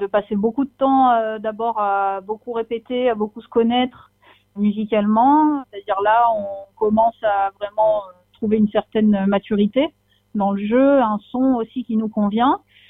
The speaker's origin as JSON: {"language": "French", "country": "Monaco", "tie": "born or raised there", "also_born_or_lived": "Nice, France", "said": "je suis née à Nice, mais j'ai passé mon enfance, j'ai grandi à Monaco, donc j'ai fait mes études, j'ai commencé le violon au conservatoire à Monaco."}